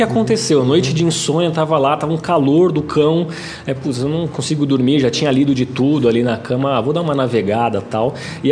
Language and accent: Portuguese; São Paulo, Brazil; que é como a gente chamava a bola lá no meu bairro, Santo Amaro. Tantos apelidos da bola.